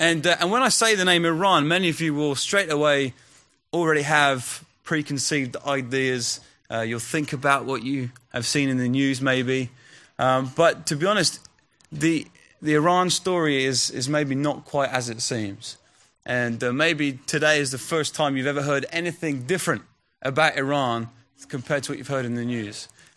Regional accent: Chichester, South East England, United Kingdom; I was born and raised in Chichester, so south of here.

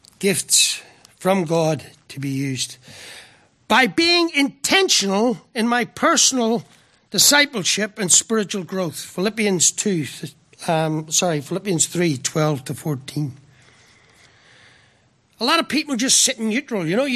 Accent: Ireland; I'm an Irishman.

